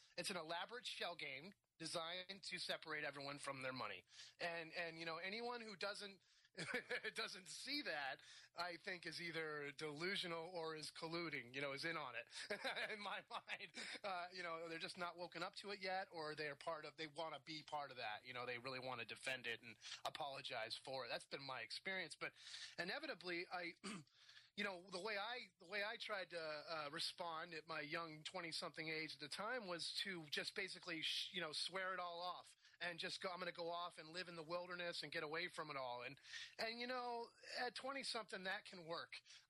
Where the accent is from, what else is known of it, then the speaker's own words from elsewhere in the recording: New England, United States; Growing up in the American Northeast colonial New England town, little white picket fences and stuff, it was hard to reconcile that as well.